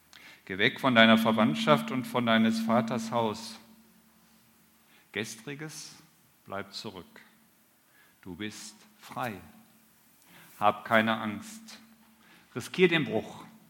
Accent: Kamp-Lintfort, North Rhine-Westphalia, Germany; Das lag ziemlich nahe an unserer alten Heimat. Wir kommen aus Camp Lindfort.

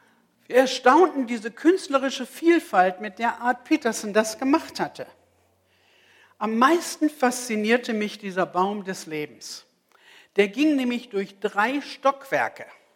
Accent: North Rhine-Westphalia, Germany; wir sagen ja hier im Niederrhein oder ich komme aus dem Ruhrgebiet, so schwer von Kapé, ne?

